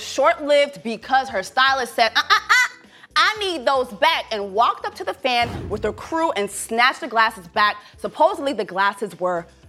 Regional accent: Miami, Florida, United States; also born or lived in Canada; now in Atlanta, United States; My family is from IET, so I'm Haitian by blood. I was born in Canada, but I was raised in Miami-Dade County. And now I'm in Atlanta on Dish Nation.

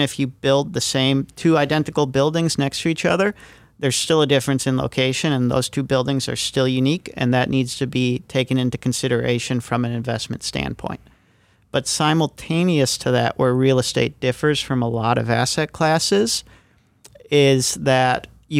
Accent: Rochester, Minnesota, United States; Yeah, so I grew up in Rochester, Minnesota, graduated Century High School.

